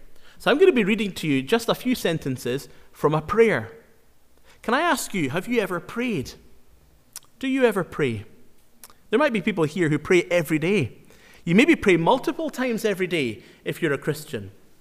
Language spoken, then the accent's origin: English; Inverness, Scotland, United Kingdom; I'm from Inverness, and that's my hometown, and I grew up around boats and harbours and things like